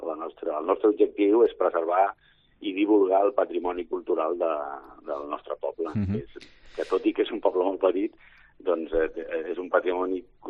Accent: Catalonia, Spain; perquè com a catalans, no?, sembla que sempre celebrem les derrotes

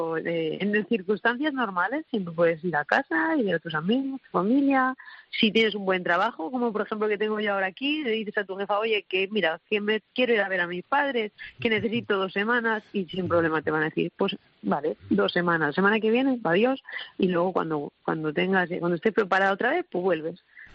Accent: Valencia, Valencian Community, Spain; moved away; soy de Valencia, así es que yo he visto los 0 grados 3 veces en mi vida.

